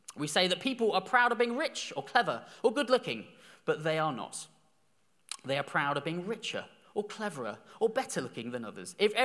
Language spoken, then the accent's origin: English; England, United Kingdom; and it's difficult because we're English and we don't really show anything that, obviously